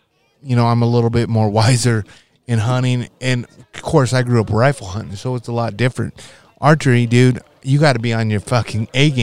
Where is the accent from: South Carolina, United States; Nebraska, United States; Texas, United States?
Nebraska, United States; I'm so pumped, dude. In my hometown by Stapleton.